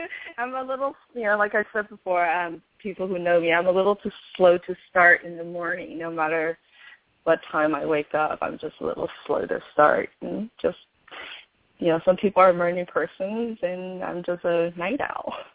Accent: Houston, Texas, United States; also born or lived in Sugar Land, United States; Well, I grew up in the Southwest Houston area. Texas, for anybody who might be international.

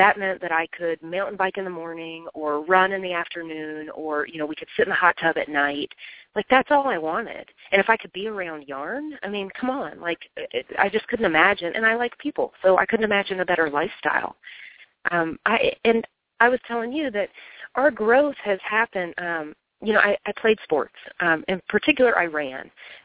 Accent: the South, United States; I grew up in the South, grew up in, you know, the rural South at some points of my life, and had lived in a couple of different trailer parks.

